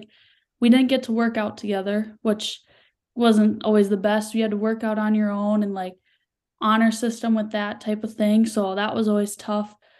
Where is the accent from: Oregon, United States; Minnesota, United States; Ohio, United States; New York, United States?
Minnesota, United States; Painesville; Yeah, so I'm from Painesville. It's a super small town in between like St. Cloud and Wilmer in Minnesota. It's made up about like 2,000 people.